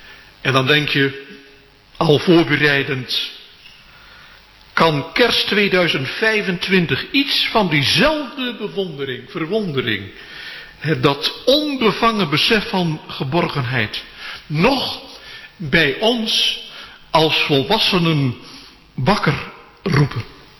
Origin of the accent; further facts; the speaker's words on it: Onstwedde, Groningen, Netherlands; ik ben opgegroeid in Onstwedde, een dorp met oude tradities.